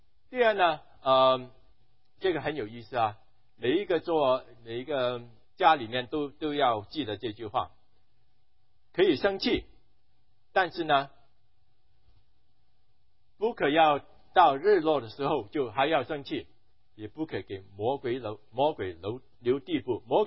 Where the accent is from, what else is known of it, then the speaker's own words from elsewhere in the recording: Guangdong, China; now in United States; 我常常跟人家说，我是广东人，我是广东人啊，广东人很会骂人的。